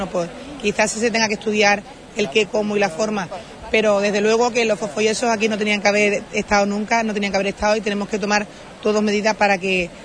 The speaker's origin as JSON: {"language": "Spanish", "region": "Andalusia", "country": "Spain", "said": "Como onubense, que tanto me duele mi tierra"}